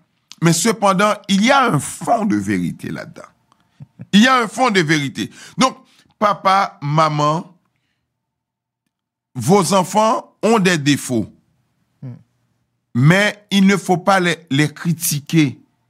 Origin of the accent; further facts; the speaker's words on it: Haiti; Moi, je viens d'Haïti, ça ne se dément pas.